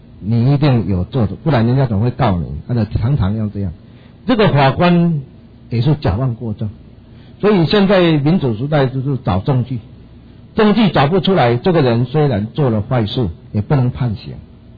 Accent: Taiwan; accent: Taiwanese; 都乡音都较重，我有台湾腔

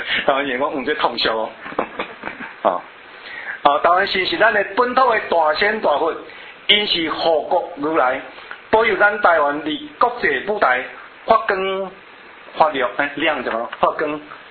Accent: Malaysia; 我马来西亚人个，

